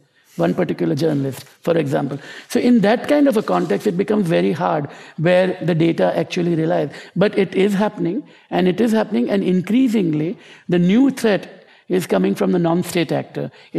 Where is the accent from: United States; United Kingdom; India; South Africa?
India; born there; I was born in India.